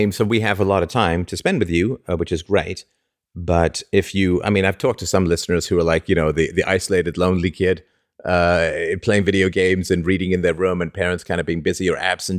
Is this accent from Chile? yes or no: no; United Kingdom; But I take the blame for that as a British person.